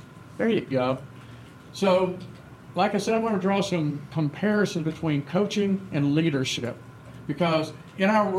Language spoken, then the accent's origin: English; Alabama, United States; I mentioned I'm from Alabama.